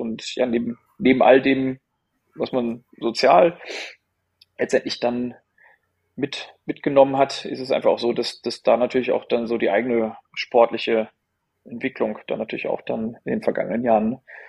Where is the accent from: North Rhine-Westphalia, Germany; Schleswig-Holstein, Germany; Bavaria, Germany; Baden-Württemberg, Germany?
North Rhine-Westphalia, Germany; Bocholt; born there; wobei vom Dialekt her, ich werde oftmals dem Ruhrpott zugeordnet. Bocholt liegt aber im Münsterland, dementsprechend gebürtiger Münsterländer.